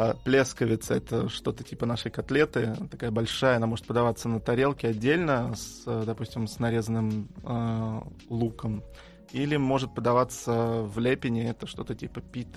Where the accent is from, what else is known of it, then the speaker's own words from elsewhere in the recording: Russia; Мы просто сказали, что мы из России.